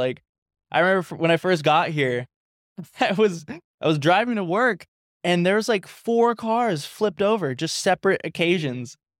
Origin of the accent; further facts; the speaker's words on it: California, United States; now in Florida, United States; I'm from California, by the way.